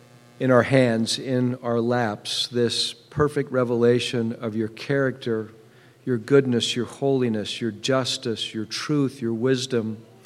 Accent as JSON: {"language": "English", "town": "Seattle", "region": "Washington", "country": "United States", "tie": "born or raised there", "said": "I grew up over in Seattle, spent 13 years in the government schools over there"}